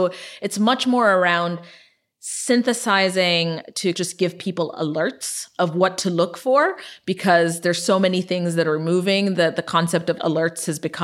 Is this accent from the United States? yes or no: no; Ethiopia; I was born and raised in Ethiopia, but I was raised during the 1980s famine.